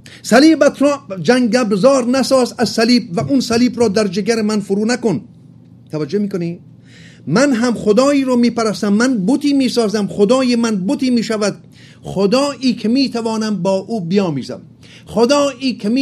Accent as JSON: {"language": "Persian", "region": "Hamadan", "country": "Iran", "tie": "born there", "said": "چون من خودم زاده ارومیه نیستم، شوربختانه من در همدان خوشبختانه به دنیا اومدم و در سن بالای 18-19 سالگی برای نخستین بار به سری به رضایه زدم به ارومیه"}